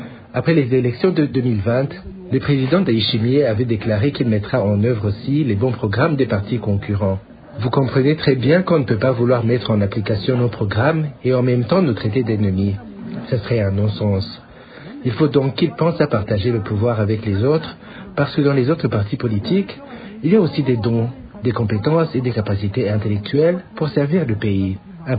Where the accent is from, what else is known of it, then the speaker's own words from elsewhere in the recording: Burundi; Nous sommes des Burundais comme eux. Nous les respectons et nous les faisons respecter.